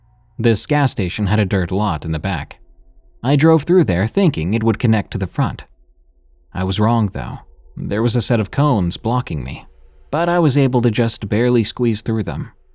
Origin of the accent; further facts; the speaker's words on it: Ohio, United States; The day she left, I received the call to return to my home state, as my mother had declined and fast. I picked up my wife and headed for Ohio.